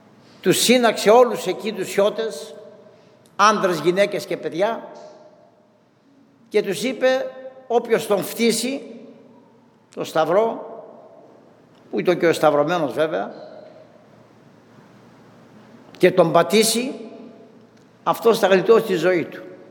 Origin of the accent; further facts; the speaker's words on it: Chios, North Aegean, Greece; Εκεί στη Χίο, που είμαι από τη Χίο κι εγώ βέβαια